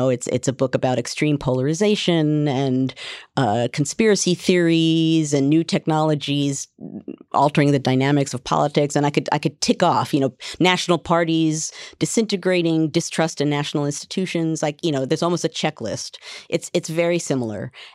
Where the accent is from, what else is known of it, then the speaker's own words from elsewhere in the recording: United States; I do, as an American and as a historian, feel that this sort of takes us back to where we began our conversation.